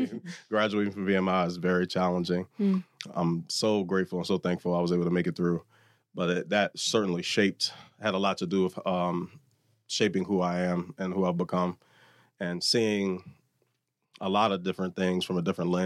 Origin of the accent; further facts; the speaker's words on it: Lynchburg, Virginia, United States; I grew up in Rivermont. I like to tell people I grew up on both sides of Rivermont. Mm. And if you're not familiar with Lynchburg, Rivermont Avenue is an area in Lynchburg, Virginia.